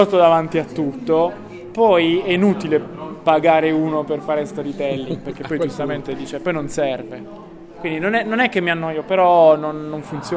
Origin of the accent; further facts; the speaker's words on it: Bari, Apulia, Italy; sono barese, tifo per il Bari.